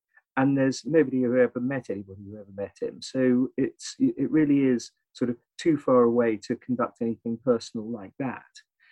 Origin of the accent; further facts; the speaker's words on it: England, United Kingdom; I'm an Englishman